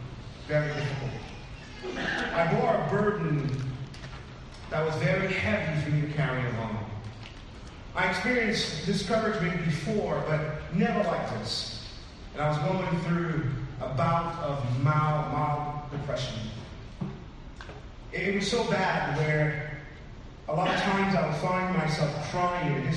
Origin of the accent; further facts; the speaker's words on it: St. Lucia; I'm a tough guy. I'm from St. Lucia.